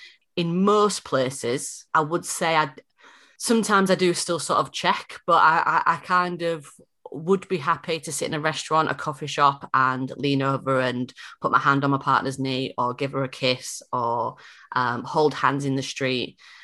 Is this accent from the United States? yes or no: no; Hull, Yorkshire and the Humber, United Kingdom; growing up in Hull and coming out in Hull